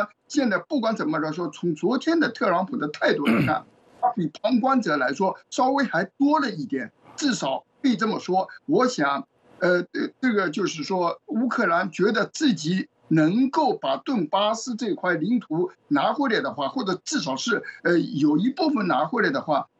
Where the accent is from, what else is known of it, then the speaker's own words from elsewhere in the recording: China; 我们中国人一般都讲人情的